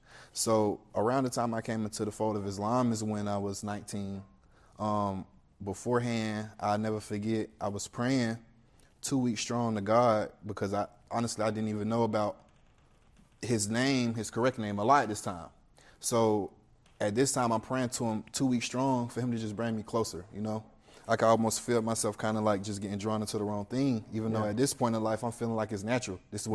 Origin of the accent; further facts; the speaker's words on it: United States; Growing up in America, you know, you get that perception that Muslim terrorist.